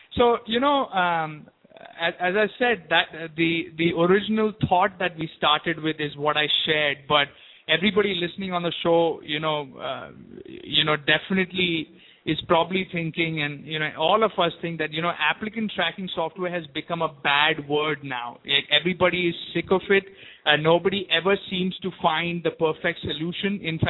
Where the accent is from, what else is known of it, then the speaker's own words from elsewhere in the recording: India; moved away; And I'm originally from India.